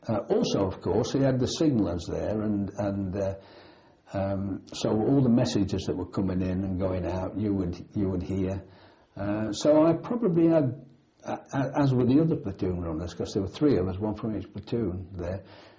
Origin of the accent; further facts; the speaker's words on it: United Kingdom; And steady, you know, I'm British.